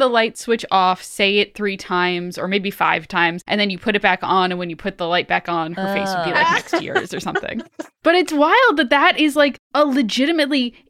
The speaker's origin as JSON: {"language": "English", "country": "Ireland", "said": "as an Irish person, everyone knows a family where someone drowned."}